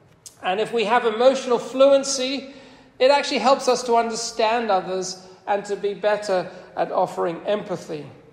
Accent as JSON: {"language": "English", "country": "United Kingdom", "said": "\"Ooh, we're British, we're not emotional.\""}